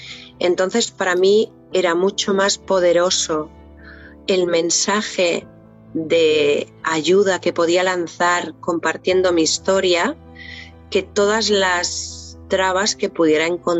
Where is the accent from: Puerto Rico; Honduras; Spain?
Spain; Catalonia; also born or lived in Barcelona; Yo nací en Barcelona, pero a los 13 años ya nos vinimos a vivir aquí y llevo aquí desde en Cataluña, sí, nací en Cataluña. Y vivía en Barcelona y luego nos vinimos a vivir aquí arriba del todo.